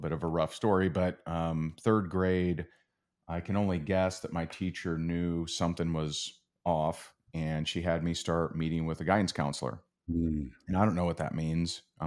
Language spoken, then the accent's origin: English; Seymour, Indiana, United States; Yeah, I grew up in Seymour, Indiana, which its claim to fame is